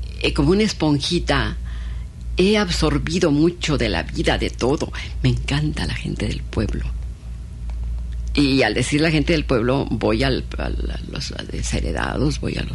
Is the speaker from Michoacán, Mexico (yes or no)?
yes; Michoacán, Mexico; mi niñez la viví entre indígenas. Mi pueblo minero, linda con el Estado de México.